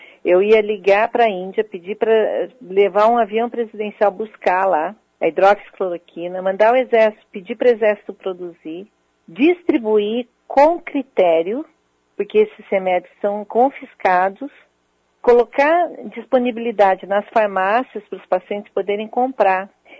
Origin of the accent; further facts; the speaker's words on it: Maringá, Paraná, Brazil; Bom, eu nasci em Maringá. Eu morei na rua, na época, era Angostura, eu acho, que agora é Arthur Thomas.